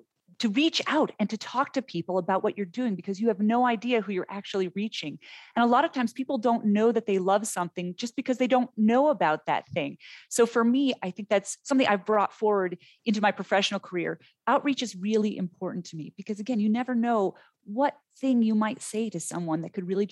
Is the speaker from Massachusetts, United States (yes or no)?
yes; Boston, Massachusetts, United States; I grew up in Boston, Massachusetts.